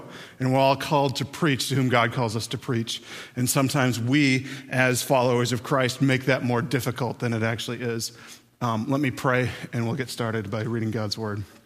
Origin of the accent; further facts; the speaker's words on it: Hibbing, Minnesota, United States; We grew up, my wife and I grew up on the Iron Range right outside of Hibbing, Minnesota.